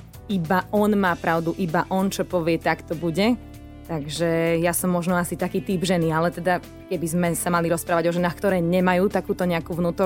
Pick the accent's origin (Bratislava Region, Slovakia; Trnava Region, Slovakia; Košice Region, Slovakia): Trnava Region, Slovakia; Dolné Lovčice; samozrejme Dolné Lovčice, odkiaľ pochádzam, poznám tam každého človeka, každý dom, úplne viem, kto kde býva